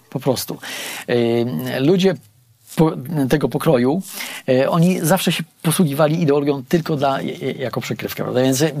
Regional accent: Podlaskie Voivodeship, Poland; Najbliższa cerkiew w Sokołach znajduje się 20 parę kilometrów latem od mojej rodzinnej miejscowości.

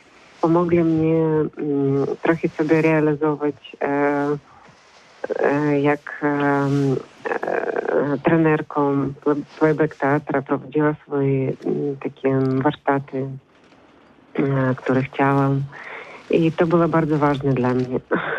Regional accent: Ukraine; Polish is a second language; moved away as an adult; now in Poland; Ja jestem uchodźcą z Ukrainy, uchodźczynią, tak?

